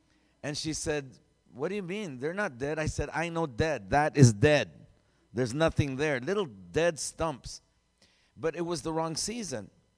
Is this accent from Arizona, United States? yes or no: yes; Phoenix, Arizona, United States; I was born and raised in Phoenix.